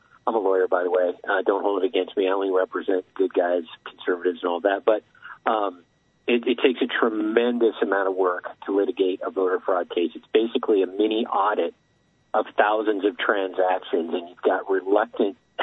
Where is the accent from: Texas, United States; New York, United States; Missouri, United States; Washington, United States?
Washington, United States; I grew up in Washington State, very pristine.